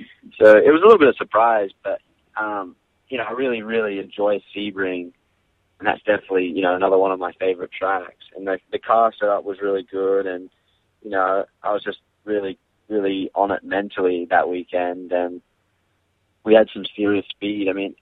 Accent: Australia; now in United States; I still prefer my, you know, the music I grew up listening to in Australia with all my friends and whatnot. I'm still yet to be Americanized, I think.

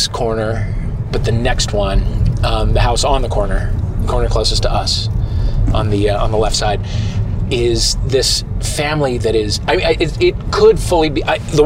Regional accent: St. Louis, Missouri, United States; And I was actively looking for the bohemian, funky parts of St. Louis, which I kind of found.

